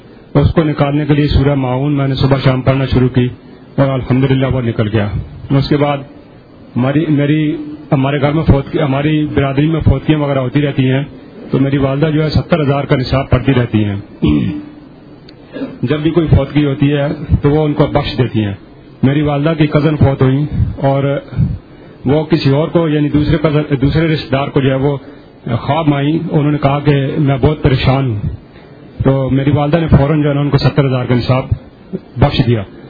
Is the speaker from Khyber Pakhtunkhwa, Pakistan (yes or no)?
no; Chakwal, Punjab, Pakistan; میرا تعلق چکوال سے ہے.